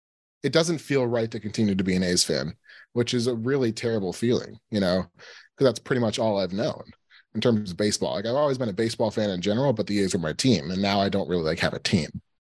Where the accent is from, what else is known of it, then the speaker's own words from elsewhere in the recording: California, United States; I grew up in the East Bay.